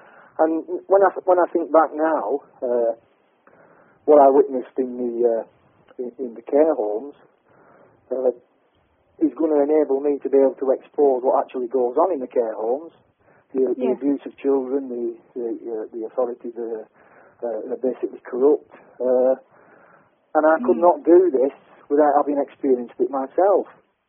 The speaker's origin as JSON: {"language": "English", "town": "Burnley", "region": "North West England", "country": "United Kingdom", "tie": "born or raised there", "said": "I remembered being taken to a building in my hometown, which is Burnley in Lancashire."}